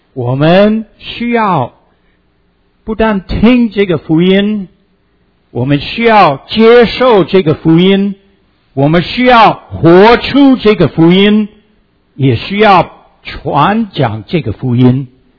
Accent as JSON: {"language": "Chinese", "region": "Pennsylvania", "country": "United States", "tie": "born or raised there", "said": "我老家在宾州，宾州也有一个 Greenville"}